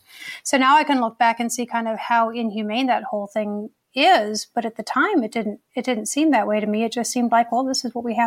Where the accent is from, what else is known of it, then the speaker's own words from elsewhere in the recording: Richmond, Virginia, United States; there are people in my hometown of Richmond, Virginia, who do know me from that life